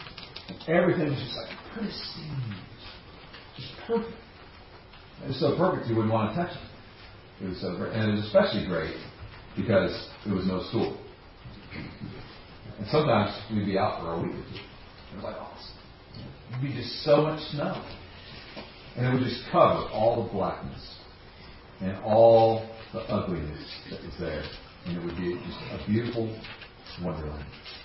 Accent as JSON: {"language": "English", "town": "Buffalo", "region": "New York", "country": "United States", "tie": "born or raised there", "said": "I grew up in Buffalo, New York. And Buffalo gets a lot of snow."}